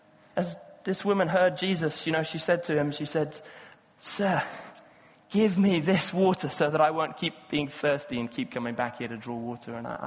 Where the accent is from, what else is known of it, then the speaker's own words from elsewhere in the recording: Kenya; And I grew up in Kenya, and so this happens in lots of places in Kenya.